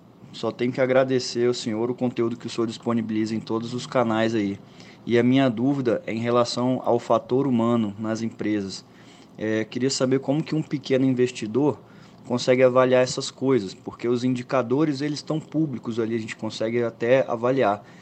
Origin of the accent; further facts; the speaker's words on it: Brasília, Federal District, Brazil; eu sou aqui de Brasília